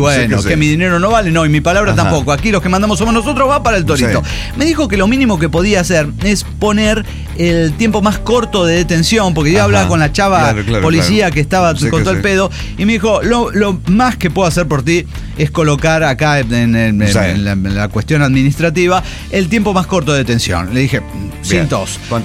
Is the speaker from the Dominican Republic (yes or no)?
no; Mexico; me parece que es que soy mexicano.